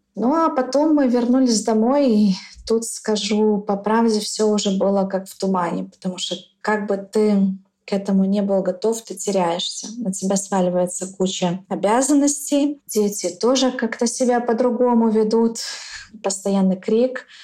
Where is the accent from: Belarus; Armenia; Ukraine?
Belarus; Мы из Беларуси.